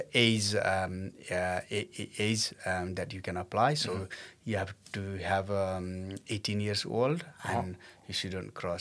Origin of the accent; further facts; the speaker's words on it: Nepal; So when we grew up in Nepal, armies and police is not taken very nicely.